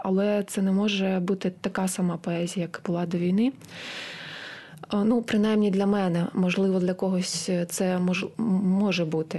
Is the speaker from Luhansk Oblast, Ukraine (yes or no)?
yes; Pervomaisk, Luhansk Oblast, Ukraine; я тоді з Києва поїхала до батьків на Луганщину, в мій рідний Первомайськ